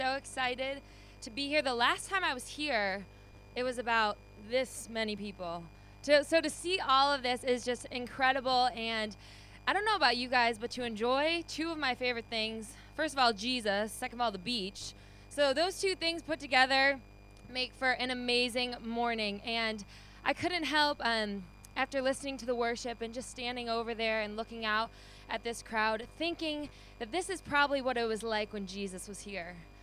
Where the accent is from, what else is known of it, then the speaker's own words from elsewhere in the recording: Orchard Park, New York, United States; And so I grew up in Orchard Park, New York, just around the Bills stadium